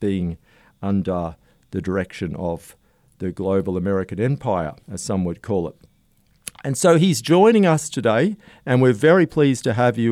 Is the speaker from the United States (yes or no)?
no; Queensland, Australia; from my home state of Queensland